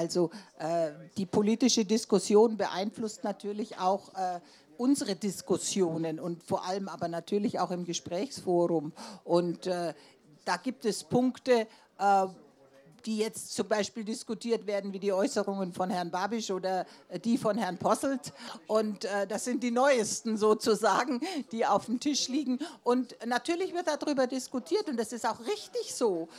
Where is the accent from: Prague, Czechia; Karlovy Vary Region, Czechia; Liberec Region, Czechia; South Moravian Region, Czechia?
Karlovy Vary Region, Czechia; Cheb; Also nicht nur, ich sage jetzt aus meiner Heimat, Chep, sondern Eger Chep.